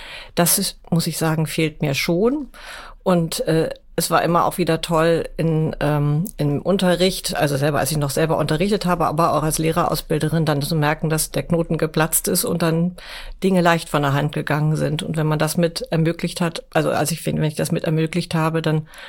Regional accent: Hamburg, Germany; meine Heimat ist Hamburg.

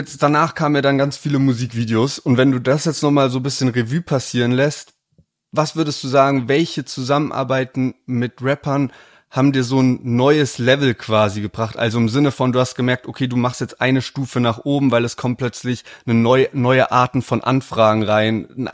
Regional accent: Heidelberg, Baden-Württemberg, Germany; Wir kommen beide aus Heidelberg.

